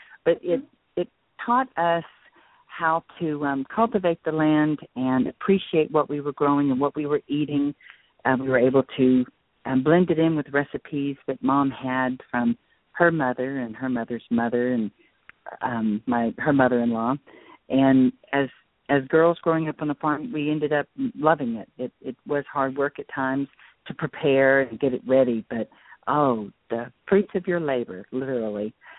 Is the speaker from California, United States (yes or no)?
no; Brenham, Texas, United States; I was raised in Brenham, Texas, on a farm, and Mama always had a big garden with juicy vegetables